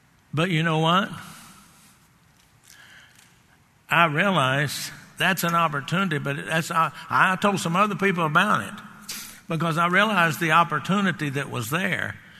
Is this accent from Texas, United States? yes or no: yes; Garland, Texas, United States; I grew up in Garland, Texas. I watched Garland grow.